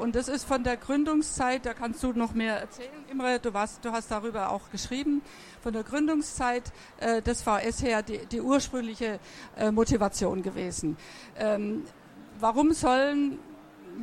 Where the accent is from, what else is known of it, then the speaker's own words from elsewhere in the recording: Bavaria, Germany; Ich komme aus Bayern und wir haben im südlichen Bayern in Kloster Irsee einen Künstler-Autoren-Workshop gehabt, bis heute, 20 Jahre lang.